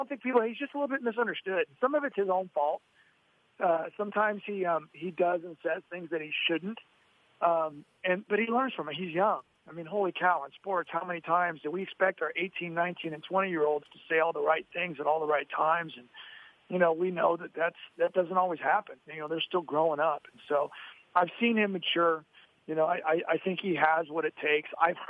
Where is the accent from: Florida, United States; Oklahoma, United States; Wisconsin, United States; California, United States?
California, United States; I grew up in Southern California. I played football in Southern California.